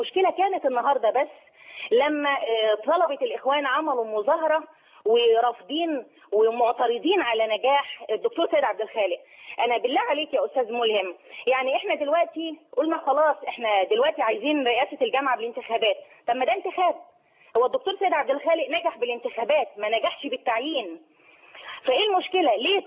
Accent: Egypt; احنا مصريين

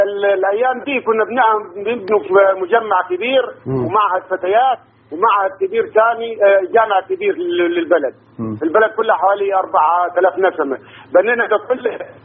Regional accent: Sohag Governorate, Egypt; انا من محافظه سواج من محمد الجبليه.

